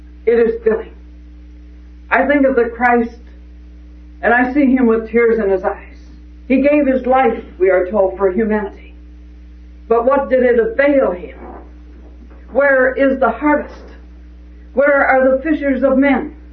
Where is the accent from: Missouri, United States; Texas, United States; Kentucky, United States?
Missouri, United States; You can be from Missouri. I was from Missouri too.